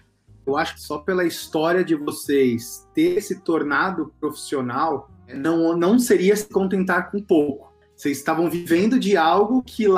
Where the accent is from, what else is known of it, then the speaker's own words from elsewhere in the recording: Brazil; a gente sabe como nós, brasileiros, não reconhecemos devidamente os atletas